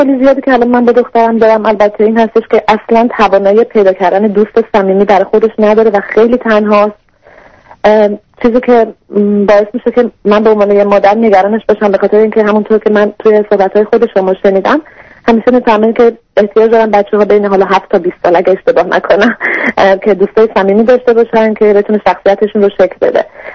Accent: Iran; moved away; ما حدود 4 سال هست که از ایران مهاجرت کردیم

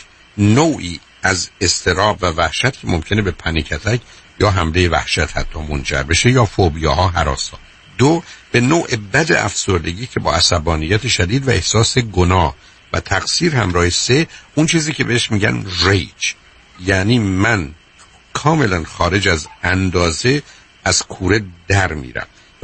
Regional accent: Iran; چرا انگلیسی رو با لهجه حرف میزنی. خب من ایرانیم

